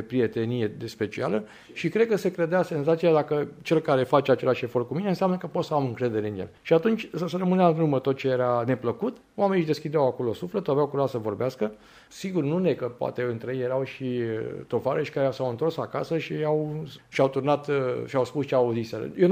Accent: Oltenița, Călărași County, Romania; Eu vin dintr-un oraș mic, făcut faimos după Revoluție, vin din Oltenița, din județul Călăraș, unde s-a născut fostul președinte Ion Iliescu, unde erau doar 6 școli gimnaziale, atât, și 2 licee.

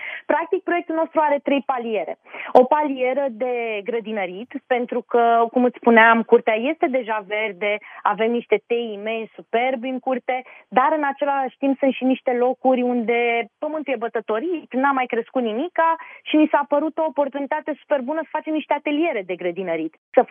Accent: Ploiești, Prahova, Romania; now in Bucharest, Romania; Când am venit de la Ploiești la București, s-a întâmplat acum mulți ani și am mai stat prin multe locuri de atunci.

